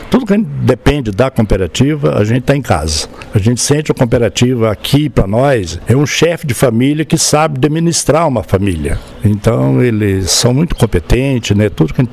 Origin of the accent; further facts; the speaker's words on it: Minas Gerais, Brazil; Eu vim de Minas Gerais para cá trabalhando de peão.